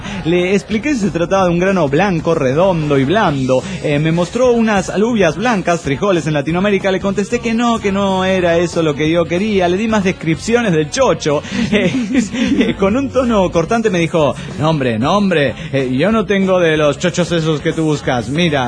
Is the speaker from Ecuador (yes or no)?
yes; Ecuador; now in Valencia, Spain; ecuatoriano desde Valencia, España.